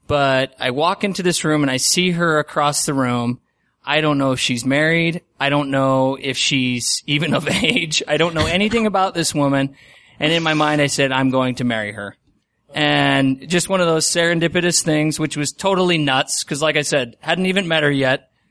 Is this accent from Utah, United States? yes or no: yes; Cottonwood Heights, Utah, United States; also born or lived in Sandy; I should preface that. I grew up here. I'm from the Cottonwood Heights and Sandy area. I went to Brighton High School